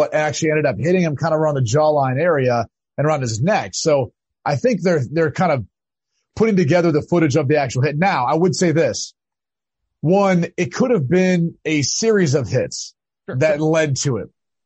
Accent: Ohio, United States; Well, growing up in Ohio, football was everything.

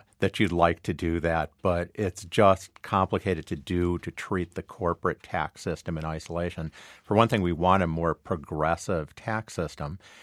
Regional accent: Rochester, New York, United States; I grew up in Rochester, New York. We had Xerox, Bausch & Lomb, Kodak.

